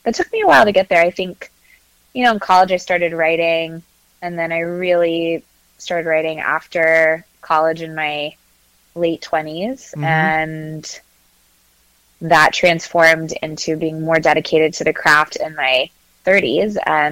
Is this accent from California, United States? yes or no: no; Katy, Texas, United States; now in Charlottesville, United States; I grew up in Katy, Texas, right outside of Houston.